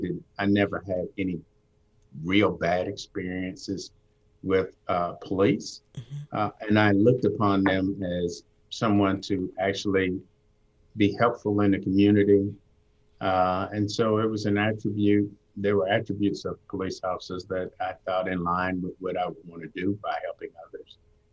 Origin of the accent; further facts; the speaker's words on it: Atlanta, Georgia, United States; You know, I grew up in Southwest Atlanta, and so the patrol officers were regulars and routinely throughout the community.